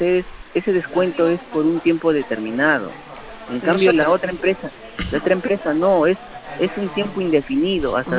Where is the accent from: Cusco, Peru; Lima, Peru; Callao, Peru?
Lima, Peru; Carabayllo; Yo soy de Carabay.